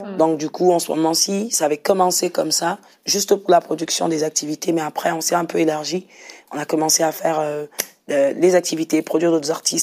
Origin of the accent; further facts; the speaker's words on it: Kinshasa, DR Congo; qu'on diffuse sur Internet et aussi dans des télés de chez nous à Kinshasa.